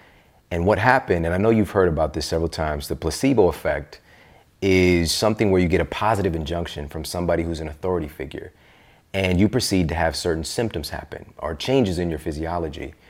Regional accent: Midwest, United States; Yeah, especially I'm from the Midwest.

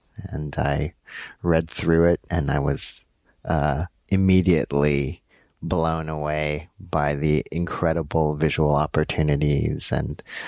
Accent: Los Angeles, California, United States; So I was born in Los Angeles. My parents are Korean. I grew up in LA.

